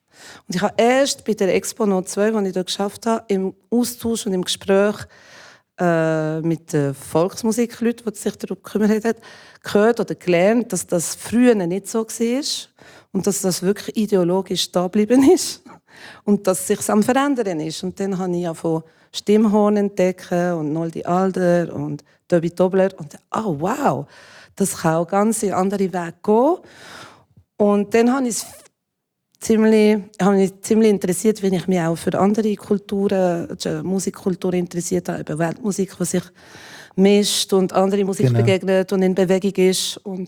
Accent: Jura, Switzerland; ich bin im Jura aufgewachsen. Das war noch schlimmer als in Zürich. Ja, ich bin zwar ein Welschi, aber meine Eltern waren Deutschschweizer in einem Kaff

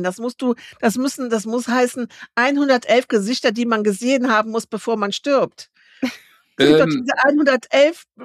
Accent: Rhineland, Germany; ich bin Rheinländerin.

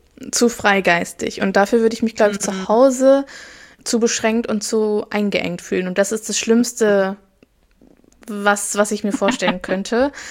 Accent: Hamburg, Germany; Ich komme aus dem Norden und dann so, woher kommst du denn aus Hamburg?

